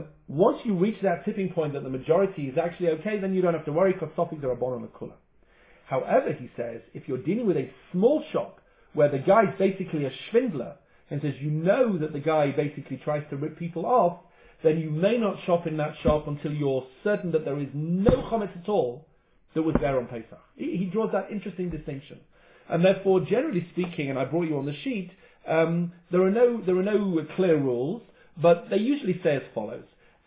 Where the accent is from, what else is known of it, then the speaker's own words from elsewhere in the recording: England, United Kingdom; I'm English, so I don't know anything about American company